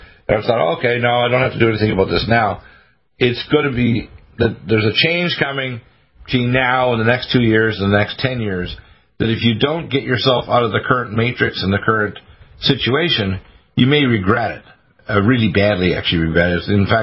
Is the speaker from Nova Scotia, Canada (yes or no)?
yes; Nova Scotia, Canada; also born or lived in Detroit; back when where I was raised, although I was born in Detroit, in Nova Scotia